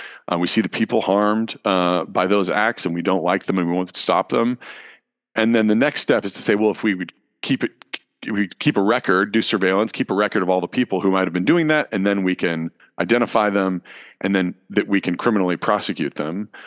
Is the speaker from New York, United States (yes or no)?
no; Grass Valley, California, United States; I will say that I grew up in Grass Valley in California